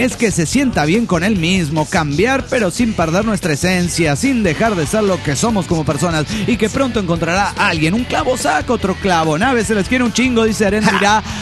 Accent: Mexico; Siempre que llego a México me cargo de buena vibra, no solo porque es mi tierra

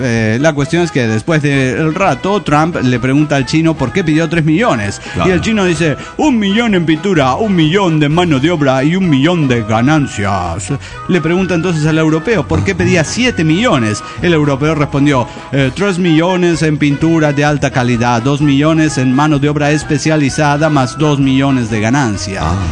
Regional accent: Bucaramanga, Santander, Colombia; de Bucaramanga, Colombia.

